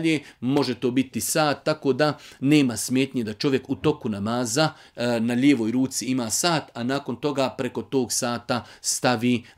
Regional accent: Bosnia & Herzegovina; Pogotovo kod nas u Bosni, pošto se po hanefijskom mezhebu farzi klanjaju znači malo kasnije

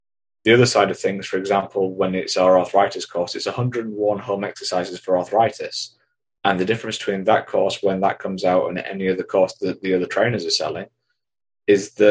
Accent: England, United Kingdom; and then we provide a cup of tea, because we're English, of course, and a biscuit.

